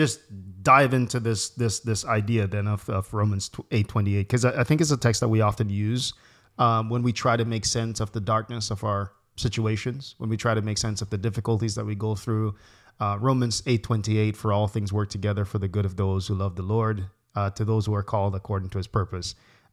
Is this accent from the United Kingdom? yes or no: no; Jamaica; We think about Haiti, and I'm from Jamaica, so I know you know colonialism